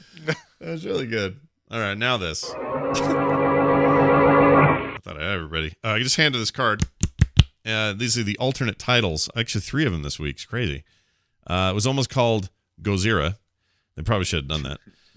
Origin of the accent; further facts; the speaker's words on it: the Maritimes, Canada; As a Canadian Maritimer myself